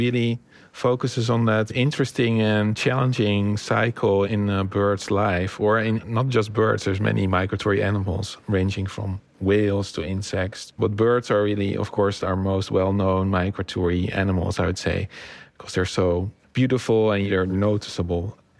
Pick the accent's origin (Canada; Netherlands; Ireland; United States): Netherlands; Haarlem, North Holland; born or raised there; English is a second language